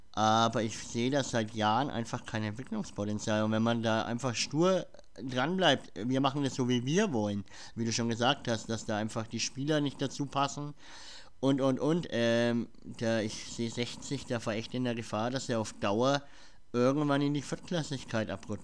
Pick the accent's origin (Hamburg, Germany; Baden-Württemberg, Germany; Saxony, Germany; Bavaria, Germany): Bavaria, Germany; Nuremberg; ich komme ja aus Bayern, also Nürnberg